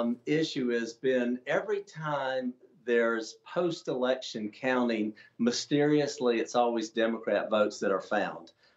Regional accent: Savannah, Georgia, United States; Listen, I am on the ground. This is my home city, Savannah, Georgia.

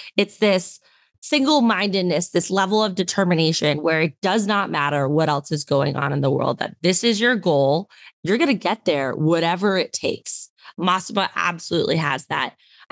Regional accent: United States; And I'm from the United States. We watch a lot of U.S. athletes, and I'm the first to go and support all of them.

